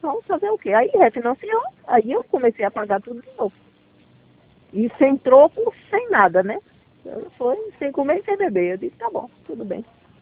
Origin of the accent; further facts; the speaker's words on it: Igarassu, Pernambuco, Brazil; porque eu sou de Igarassu e tudo mais